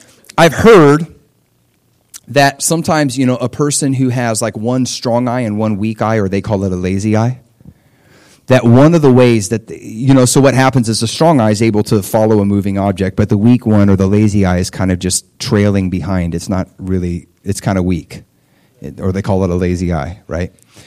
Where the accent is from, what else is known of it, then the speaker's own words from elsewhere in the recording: United States; And I'm thinking, because I'm an American, right?